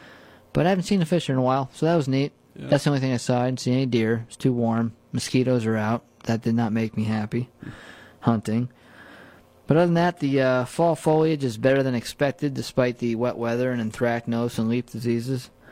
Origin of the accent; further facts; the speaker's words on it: New Paltz, New York, United States; Remember growing up, you'd see a car growing up in New Paltz along the flats there.